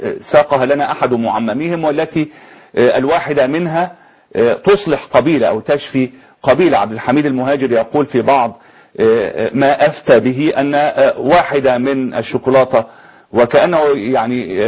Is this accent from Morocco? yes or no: no; Egypt; حتى أنه صنع عليه رواية كبيرة عندنا في مصر